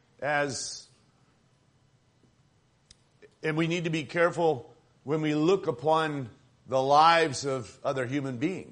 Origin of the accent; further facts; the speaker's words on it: Midwest, United States; I actually was bothered by this as a Baptist. We were raised in the Midwest.